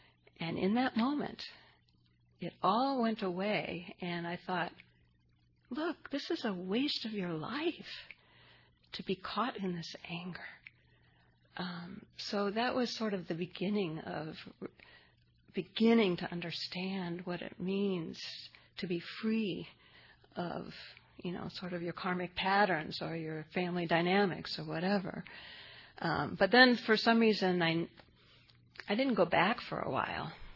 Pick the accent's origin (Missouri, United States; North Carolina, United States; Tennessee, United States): Missouri, United States; Brentwood; born there; So I was born in Brentwood, Missouri, which is a little suburb of St. Louis. I'm definitely a Midwestern girl.